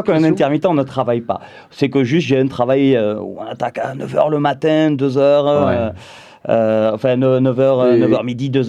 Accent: Broquiès, Occitanie, France; Eh ben moi, en fait, je suis de l'Aveyronnais aussi. Je viens de Broquies.

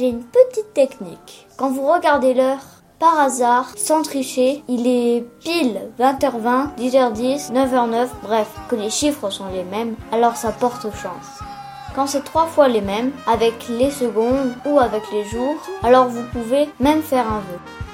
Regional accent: Faroe Islands

